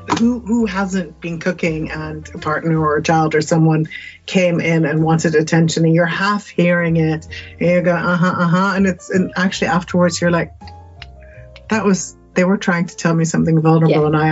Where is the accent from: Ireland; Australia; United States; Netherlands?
Netherlands; now in London, United Kingdom; I'm from Holland, where it's quite liberal and open. We live in London, we live in England.